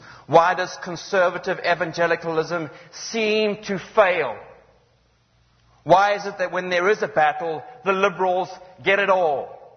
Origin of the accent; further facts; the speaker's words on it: Zimbabwe; I come from Zimbabwe.